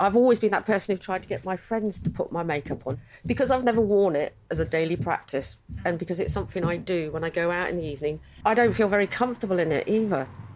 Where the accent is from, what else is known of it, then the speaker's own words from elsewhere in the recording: Chiswick, London, United Kingdom; I grew up in Chiswick. This was my parents' first house that had my two brothers in, but they moved and I grew up on Sutton Court Road. I grew up just around the corner, within a mile of here.